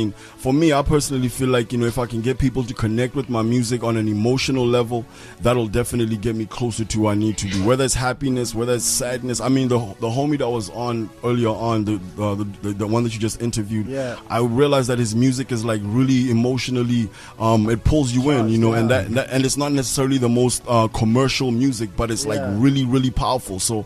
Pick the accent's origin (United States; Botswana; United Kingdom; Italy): Botswana; out in Botswana, you know, my home country.